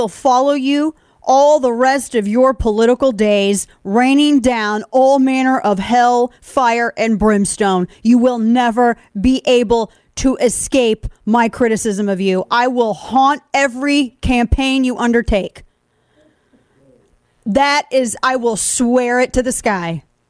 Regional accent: St. Louis, Missouri, United States; My hometown of St. Louis.

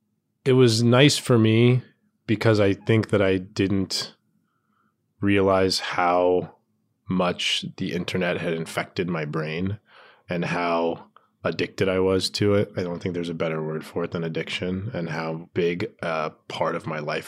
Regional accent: Tucson, Arizona, United States; I'm from Tucson, Arizona, and one of my best friends in the world is this guy, Chris, and he owns a hair salon in Tucson.

